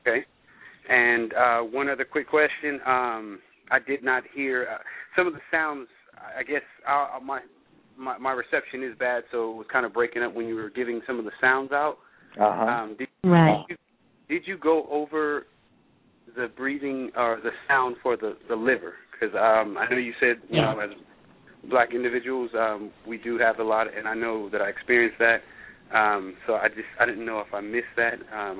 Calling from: California, United States; I'm calling from Southern California.

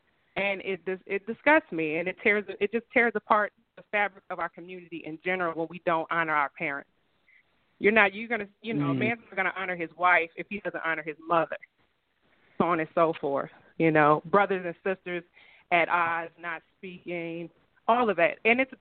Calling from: Richmond, Virginia, United States; I'm calling from Richmond, Virginia.

